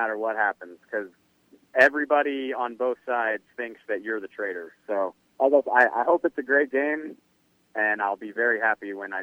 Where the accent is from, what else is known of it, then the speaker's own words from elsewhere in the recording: New Orleans, Louisiana, United States; everybody from Dallas hates me because I'm from New Orleans.